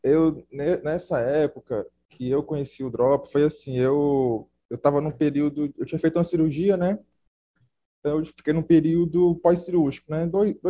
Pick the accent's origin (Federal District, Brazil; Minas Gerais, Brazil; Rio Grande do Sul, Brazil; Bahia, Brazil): Federal District, Brazil; Brasília; now in Fortaleza, Brazil; Eu atualmente moro aqui em Fortaleza, Ceará, mas eu sou de Brasília, né, mano? Eu vim morar aqui já faz um tempinho já, com a minha mãe.